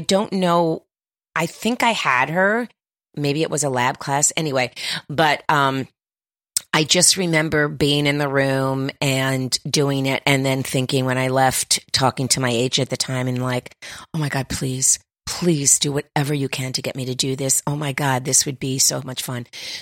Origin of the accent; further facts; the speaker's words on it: Miami, Florida, United States; Yeah. I'm from Miami, Florida, so I know humid.